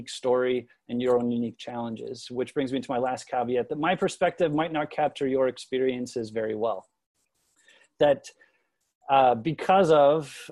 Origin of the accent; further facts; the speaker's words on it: Canada; The fact that I grew up in Canada, the fact that I moved around a lot